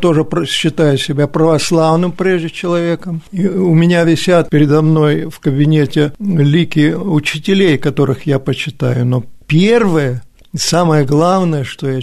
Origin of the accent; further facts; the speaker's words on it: Ukraine; born there; Я этнически даже не русский человек, я родился на Украине.